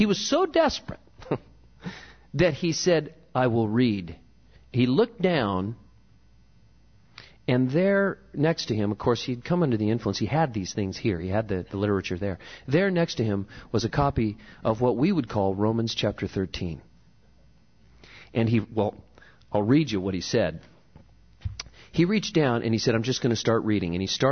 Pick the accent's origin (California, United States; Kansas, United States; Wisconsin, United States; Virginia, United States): California, United States; Santa Cruz; I'm from Santa Cruz, California, which we used to say had the spirit of weird living in the mountains of Santa Cruz.